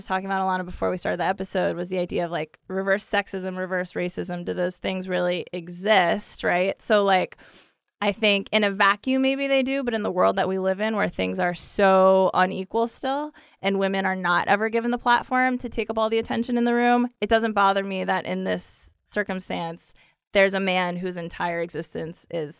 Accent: Ohio, United States; I'm allowed to say that because I'm from the Midwest. I'm from Ohio.

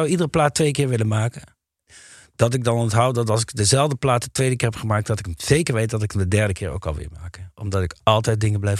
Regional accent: Lieshout, North Brabant, Netherlands; also born or lived in Mariahout; Ik kom uit Lieshout.

